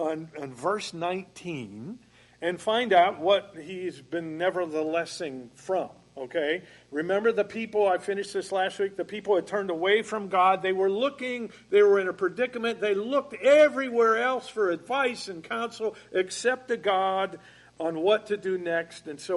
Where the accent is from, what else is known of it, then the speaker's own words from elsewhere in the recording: Pennsylvania, United States; the church that I grew up in Pennsylvania, that's why I've gotten into Isaiah here